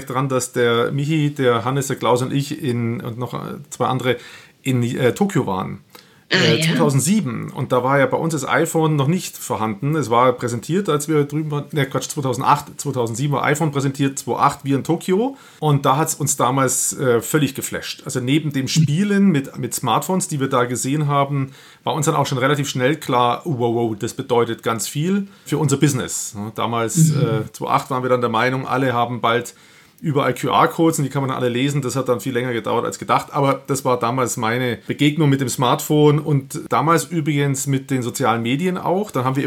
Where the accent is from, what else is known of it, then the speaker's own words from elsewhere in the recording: Nuremberg, Bavaria, Germany; ich komme aus Nürnberg